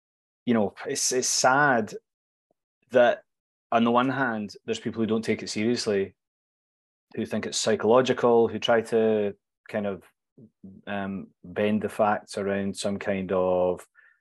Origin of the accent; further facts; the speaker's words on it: Glasgow, Scotland, United Kingdom; I was actually pioneered in my hometown of Glasgow.